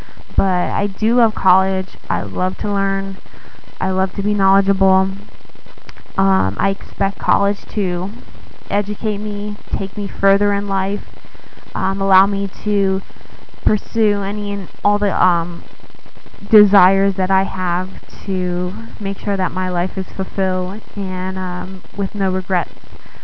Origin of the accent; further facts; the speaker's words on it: Campbell Hall, New York, United States; also born or lived in Rome, Italy / North Carolina; I am originally from Campbell Hall, New York. I grew up there pretty much most of my life. I did live in Rome, Italy, and North Carolina for a while.